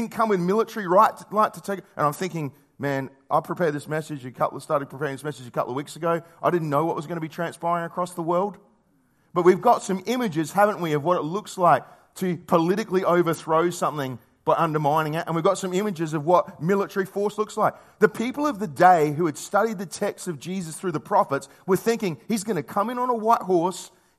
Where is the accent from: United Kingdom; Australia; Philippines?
Australia; South Australia; I grew up on York Peninsula, which is just over there, just across that water.